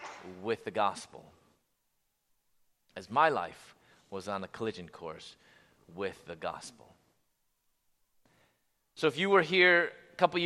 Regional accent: Chicago, Illinois, United States; I'm from Chicago. I was living in Louisville, Kentucky.

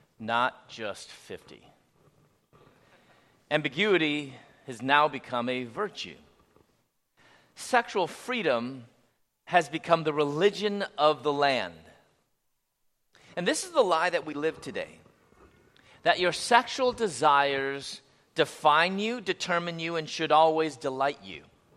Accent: Chicago, Illinois, United States; I'm from Chicago. I was living in Louisville, Kentucky.

